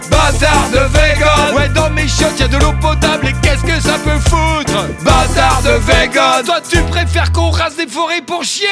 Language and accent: French; Hauts-de-France, France; Moi, je viens du Nord, c'est de la brique rouge.